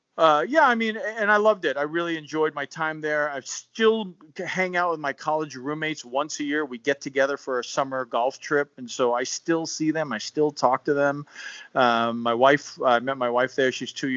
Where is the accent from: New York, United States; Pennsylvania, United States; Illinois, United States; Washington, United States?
New York, United States; Eastchester; We lived near the city, but then went to school in what is the county of Westchester County. I lived in the town next to Scarsdale. A lot of people know the town Scarsdale. Eastchester was the town I grew up in.